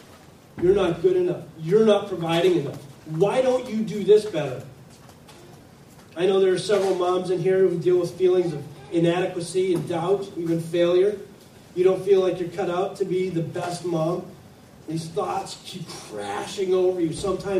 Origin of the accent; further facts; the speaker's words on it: Scotland, United Kingdom; He's Hispanic, brown, and I'm Scottish, pink.